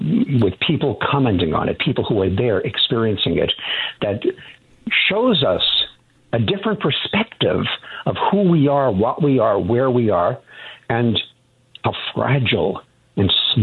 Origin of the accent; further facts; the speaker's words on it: Long Island, New York, United States; I grew up on Long Island, and it said, Russia wins the space race.